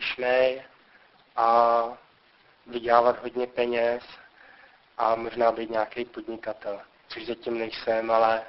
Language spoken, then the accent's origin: Czech; Zlín, Zlín Region, Czechia; born there; je mi 28 let, narodil jsem se ve Zlíně.